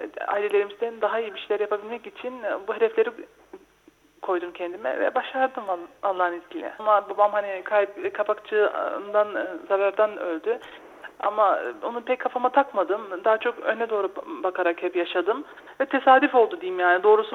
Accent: Neuss, North Rhine-Westphalia, Germany; 6 Aralık 1976 burada Neuss doğumluyum Almanya'da. Burada doğdum, büyüdüm. Burada okullara gittim. Annem babam 70'li yıllarda gelmişlerdi o zamanları.

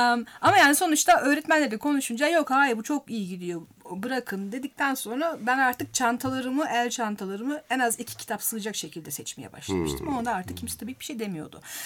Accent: Germany; moved away as an adult; benim vatanım Almanya'ydı. Orada doğup büyüdüm. Kreşe orada gittim. İlkokul orada gittim. Eğitimimi orada aldım. Orada çalıştım.

